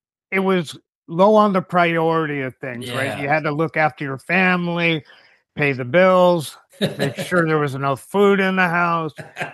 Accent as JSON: {"language": "English", "town": "San Francisco", "region": "California", "country": "United States", "tie": "born or raised there", "lives_now": "San Jose, United States", "said": "I grew up in San Francisco, California."}